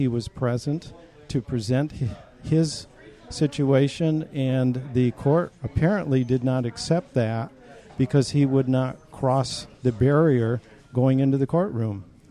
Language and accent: English; The Villages, Florida, United States; I'm from the Villages, Florida in Sumter County.